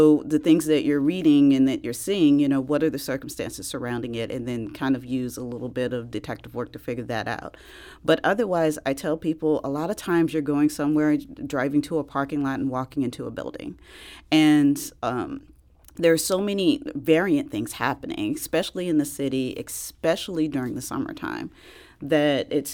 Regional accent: East St. Louis, Illinois, United States; And me, I'm actually originally from East St. Louis, so right across the river.

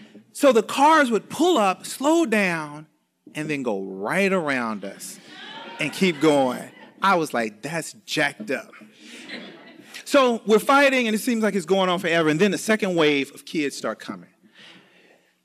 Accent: East St. Louis, Illinois, United States; so I grew up in East St. Louis over at 26th Street, right down the street from Moto's where they sell the pickles and stuff.

